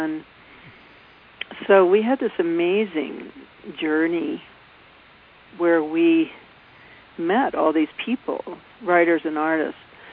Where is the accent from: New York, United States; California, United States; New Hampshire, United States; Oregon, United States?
New Hampshire, United States; also born or lived in Maine; Well, I grew up in New England, born in Maine, and then from 8 years on, grew up in New Hampshire.